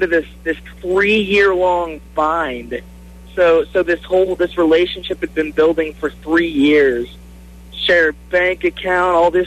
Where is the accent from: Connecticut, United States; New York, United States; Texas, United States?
Texas, United States; Austin; So he moves to Kansas, and we're from Austin, Texas.